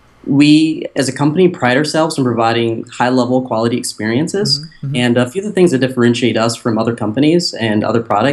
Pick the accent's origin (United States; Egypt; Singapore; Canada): United States; Michigan; in 2010, I actually saw an opportunity in my hometown in Michigan to work with a credit union.